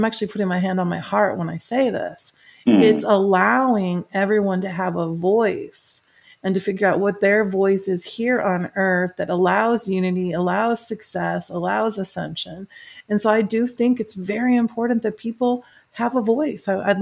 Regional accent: Chicago, Illinois, United States; I'm from the Chicago area. I'm from the Midwest.

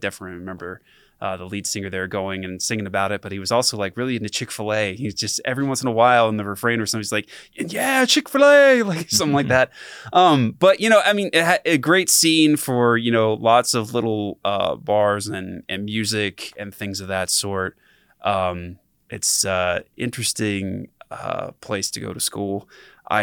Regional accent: Pennsylvania, United States; I'm originally from Eastern Pennsylvania, not too far from the Hershey, Pennsylvania area, the so-called sweetest place on earth.

